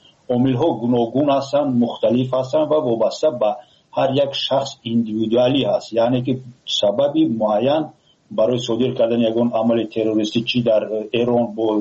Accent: Tajikistan; ما تاجیک هستیم

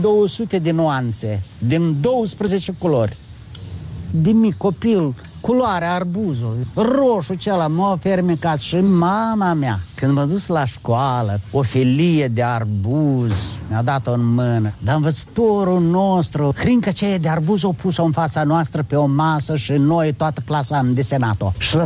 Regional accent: Mamalyha, Chernivtsi Oblast, Ukraine; eu doar văzusem sfinții în biserica de la Mămăliga, regiunea Cernăuți. Dar acolo era pictură frumoasă în satul meu natal. Mai apoi, când am venit la Chișinău

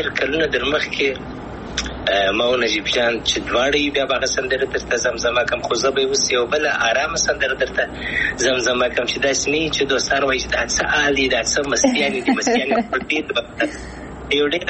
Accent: Afghanistan

